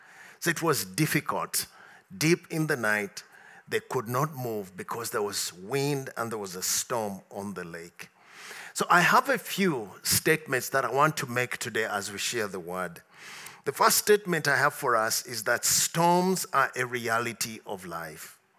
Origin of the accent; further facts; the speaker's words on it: Uganda; Now, I come from Uganda, and we have a very big lake.